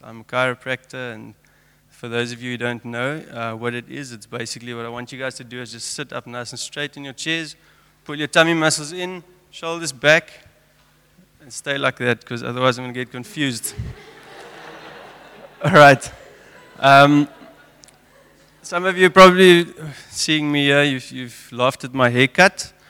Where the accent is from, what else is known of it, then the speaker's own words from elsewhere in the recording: Namibia; also born or lived in Johannesburg, South Africa; I grew up in Namibia. I went to German high school and then studied in Johannesburg, studied chiropractic.